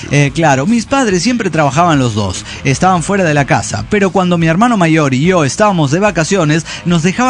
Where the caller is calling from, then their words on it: Chihuahua, Mexico; de Chihuahua, México.